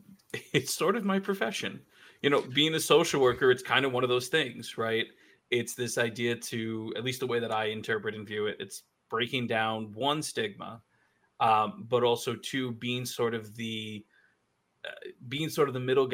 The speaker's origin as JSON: {"language": "English", "town": "Brooklyn", "region": "New York", "country": "United States", "tie": "born or raised there", "said": "Growing up in Brooklyn, it was always that way."}